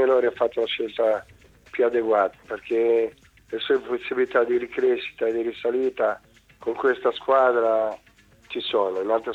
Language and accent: Italian; Ancona, Marche, Italy; Ma io da anconetano ho visto che quando in Ancona si fanno le cose con serietà